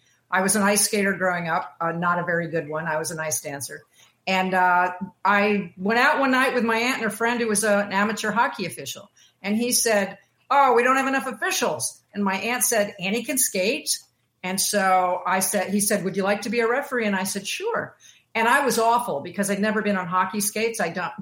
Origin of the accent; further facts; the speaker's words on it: East Coast, United States; You know, I grew up on the East Coast. I grew up skiing at night.